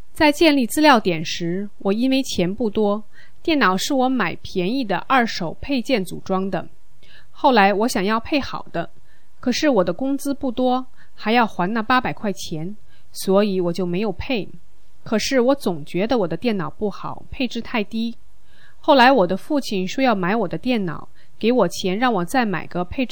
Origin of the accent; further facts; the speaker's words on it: Heilongjiang, China; 我是黑龙江的大法弟子